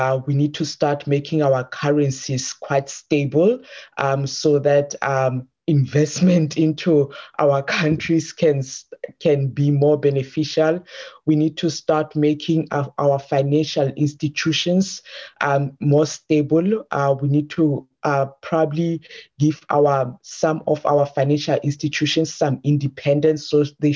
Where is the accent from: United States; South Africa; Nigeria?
South Africa; how difficult it is for any investor to invest on the in South Africa, my home country